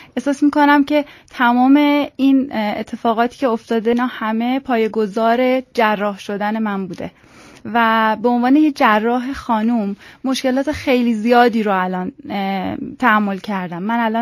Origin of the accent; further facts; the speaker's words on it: Tehran, Tehran Province, Iran; born there; من متولد تهران هستم و اینکه حالا اون قسمت سالشو به خاطر خانم بودنم فعلا حذفش بکنم، تحصیلات دانشگاهیم رو دانشگاه آزاد تهران عمومی رو گذروندم